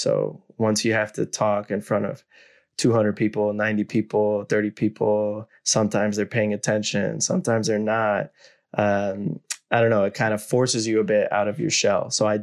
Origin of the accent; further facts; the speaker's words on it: Guatemala; also born or lived in Costa Rica / Mexico / United States; I was born in Costa Rica, raised in Guatemala, Mexico, went to the United States.